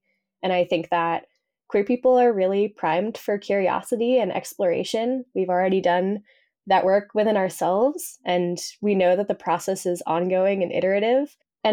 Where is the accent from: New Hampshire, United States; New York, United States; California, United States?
New Hampshire, United States; I grew up in New Hampshire. And I really wasn't sure what to expect when I moved to Maine regarding queerness.